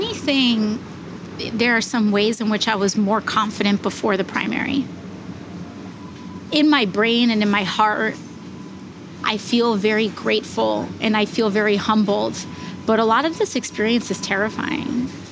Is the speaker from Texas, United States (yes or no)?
no; Bronx, New York, United States; I also was raised, you are Boricua, like through and through. And so I grew up like The music I grew up around was … then hip hop in, you know, growing up around the Bronx.